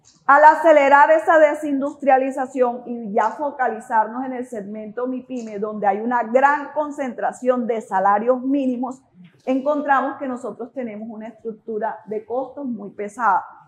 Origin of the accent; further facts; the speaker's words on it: Colombia; Somos nosotros los colombianos, empresarios y ciudadanos en general